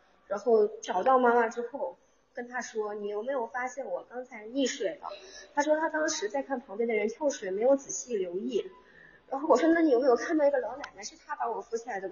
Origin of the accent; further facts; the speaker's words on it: Hainan, China; 是的，是的，我是海南的。